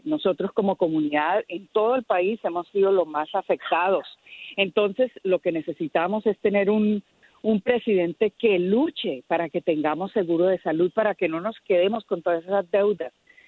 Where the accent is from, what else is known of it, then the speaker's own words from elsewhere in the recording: Florida, United States; Yo soy de la Florida, represento la Florida